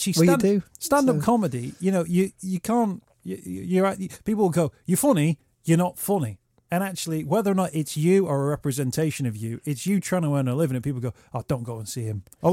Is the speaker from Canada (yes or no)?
no; Chorley, North West England, United Kingdom; You've been to my hometown of Chorley.